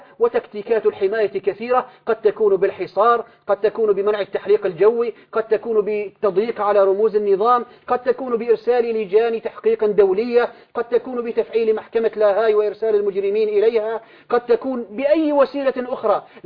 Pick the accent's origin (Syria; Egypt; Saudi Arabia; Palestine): Syria; عندنا في سوريا